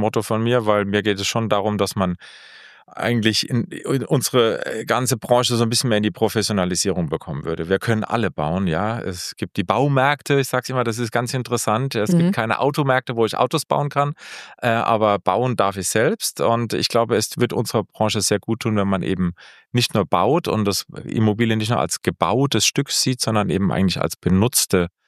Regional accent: Heidelberg, Baden-Württemberg, Germany; accent: slightly Hessian; Gebürtiger Heidelberger. Hört man wahrscheinlich auch noch mal ein bisschen aus dem Singsang.

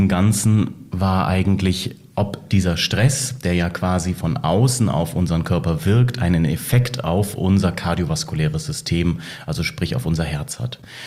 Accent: Bremen, Germany; aber ich komme wahrhaftig aus Bremen, bin dort aufgewachsen, bin 15 Minuten vom Stadion entfernt groß geworden

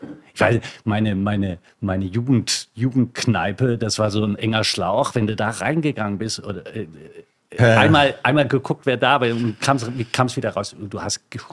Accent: Rhineland-Palatinate, Germany; Die einzige Berührung mit Wein war meine, da wo ich groß geworden bin, an der Mosel.

